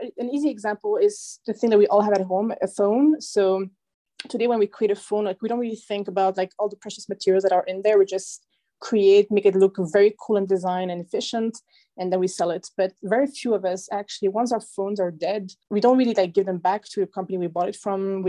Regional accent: Belgium; also born or lived in China; I was raised in Belgium, and for the last 8 years, I was living in China

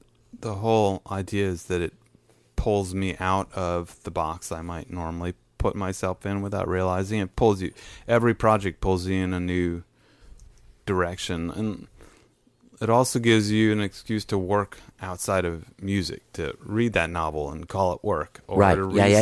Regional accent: Connecticut, United States; Grew up in the Northeast, in Connecticut, outside of New Haven.

